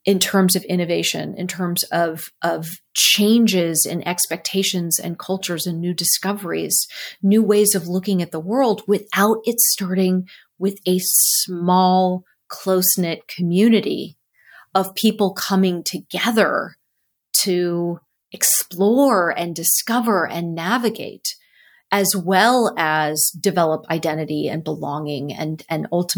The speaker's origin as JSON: {"language": "English", "town": "Cupertino", "region": "California", "country": "United States", "tie": "born or raised there", "said": "So I grew up in Cupertino."}